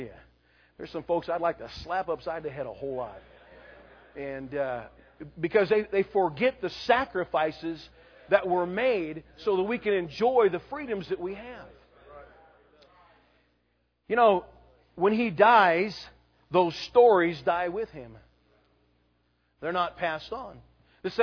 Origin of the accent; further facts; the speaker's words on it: California, United States; moved away; Now, I grew up in California, but it was weird to me coming out in this area once in a while.